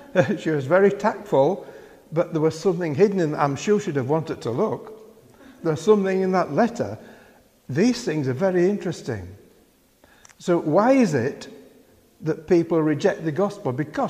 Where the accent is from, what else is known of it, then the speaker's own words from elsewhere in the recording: Yorkshire and the Humber, United Kingdom; I was brought up in the Primitive Methodists in West Yorkshire. And the Primitive Methodists were the most evangelical of the Methodist movement.